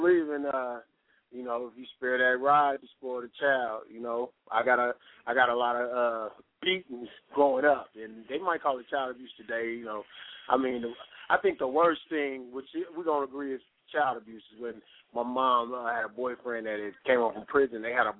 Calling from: Dayton, Ohio, United States; I'm calling from Dayton.

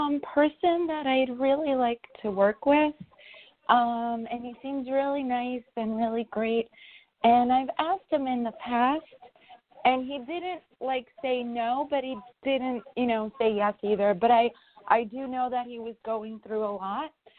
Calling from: New York, United States; Hi, I'm calling from New York.

